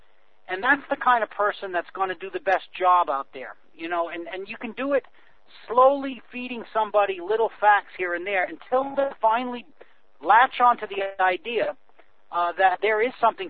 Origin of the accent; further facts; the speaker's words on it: Massachusetts, United States; But in my hometown, for example, in Massachusetts, there's 18 policemen on the small town force, which is like under 20,000 people.